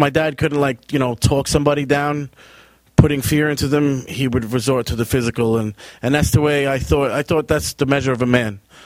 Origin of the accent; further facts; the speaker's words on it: Long Island, New York, United States; My life before Christ, I grew up in Long Island.